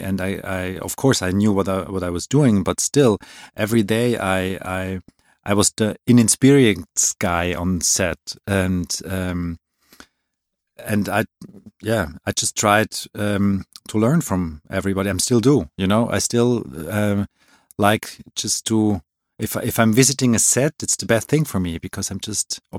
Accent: Switzerland; moved away as an adult; now in Germany; I'm born and raised in Switzerland.

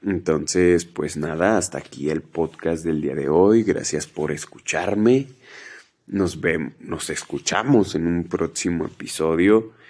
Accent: Mexico; Los que somos de México, pues vamos a entender perfectamente. Pero acá no, acá les dicen duro en general a cualquier fritura

